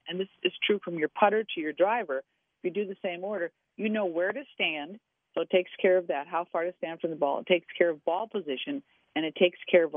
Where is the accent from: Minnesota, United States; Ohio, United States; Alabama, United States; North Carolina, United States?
Minnesota, United States; Minneapolis; considering I come from Minneapolis, and you had a very good segment on the My Vikings.